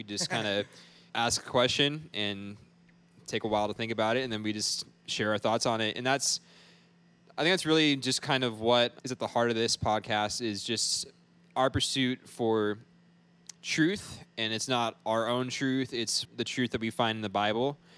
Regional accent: Hungary; I grew up in Hungary, in Europe, as missionaries. My parents started a church over there. We were there for 8 years in total.

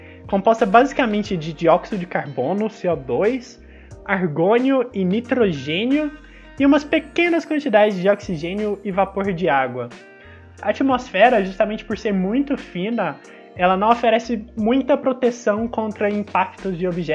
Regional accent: Minas Gerais, Brazil; eu sou mineiro, pra quem não sabe.

